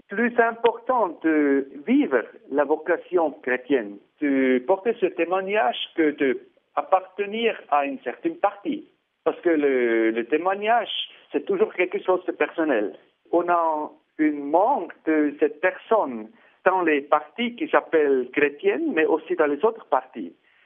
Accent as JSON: {"language": "French", "country": "Switzerland", "said": "Chez nous, en Suisse, on a des partis qui s'appellent"}